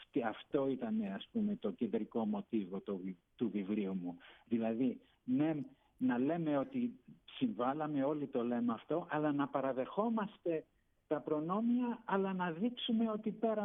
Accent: Athens, Attica, Greece; born there; Εγώ γεννήθηκα μεν στην Αθήνα, αλλά και ο πατέρας μου και ο παππούς μου είχαν γεννηθεί στην Αλεξάνδρεια, στην Αίγυπτο, και ο προ-πάπους μου είχε φύγει από τη Χίο

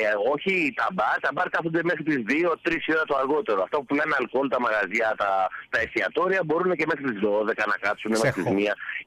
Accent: Athens, Attica, Greece; Λοιπόν, καταρχήν καταγωγή έχω από Ζάκυνθο, μεγάλωσα στην Αθήνα.

